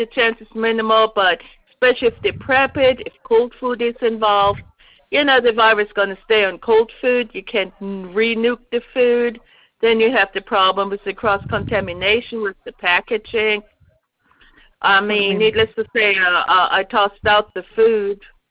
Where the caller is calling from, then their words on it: Georgia, United States; I'm actually calling from Georgia